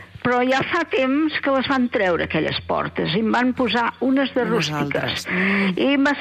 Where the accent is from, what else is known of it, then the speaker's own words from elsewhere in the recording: Esparreguera, Catalonia, Spain; Jo sóc d'Esparreguera.